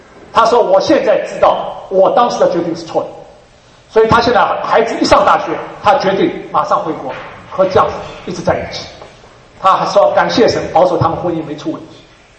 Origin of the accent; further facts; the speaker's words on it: Shanghai, China; 就是像上海这种石库门房子，一栋楼里边住七八户人家，所以三代同堂是太简单的事了。所以不断的就我小的时候就在听着邻居在那边吵架长大